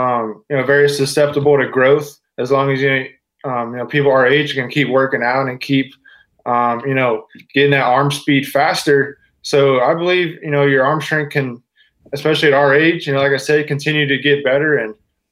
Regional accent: Manvel, Texas, United States; Manville, Texas.

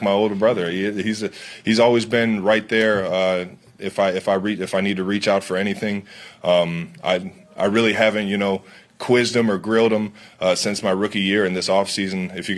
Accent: Cleveland, Ohio, United States; I mean, I grew up in Cleveland, Ohio

